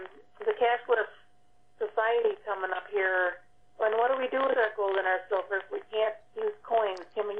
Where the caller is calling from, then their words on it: Wisconsin, United States; Hi, this is … from Wisconsin.